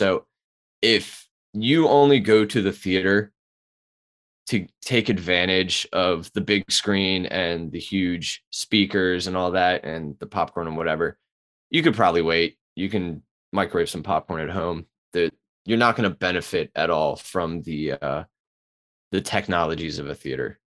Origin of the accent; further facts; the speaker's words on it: Baltimore, Maryland, United States; accent: Baltimore; My Baltimore accent bleeding through.